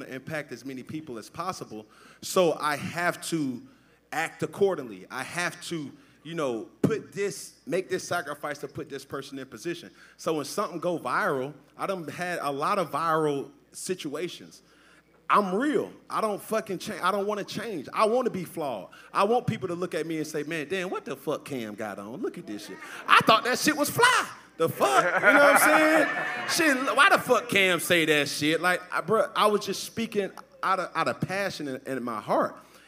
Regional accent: Atlanta, Georgia, United States; Like, I'm from Atlanta, Georgia. I say that shit proudly.

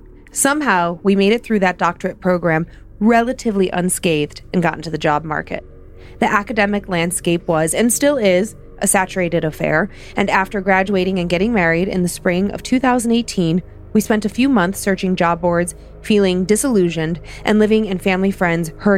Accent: Wisconsin, United States; now in Georgia, United States; We never thought we'd be living in Georgia. … I'm from Wisconsin originally and spent some grad school years in Eastern Washington.

